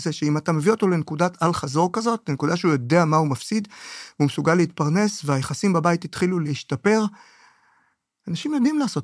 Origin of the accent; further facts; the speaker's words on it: Jerusalem, Jerusalem District, Israel; also born or lived in Ramla / Lod; אני ירושלמי, אבל בקהילתי ישבתי ברמלה ולוד.